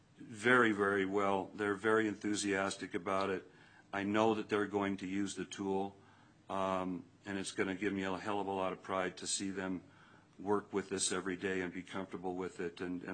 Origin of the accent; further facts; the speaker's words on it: Reno, Nevada, United States; I was born and raised in Reno. I'm a Nevada boy.